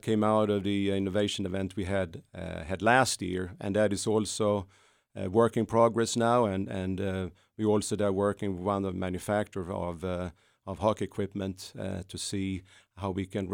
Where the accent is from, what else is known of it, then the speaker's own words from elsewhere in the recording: Sweden; English is a second language; Growing up in Sweden, everyone is interested in hockey.